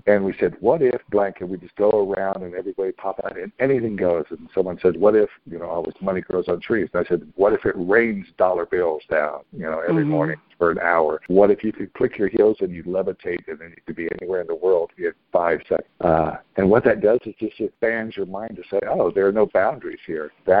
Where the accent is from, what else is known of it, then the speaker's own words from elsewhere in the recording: the South, United States; I grew up in the South where it rained heavy rain, you know, a lot.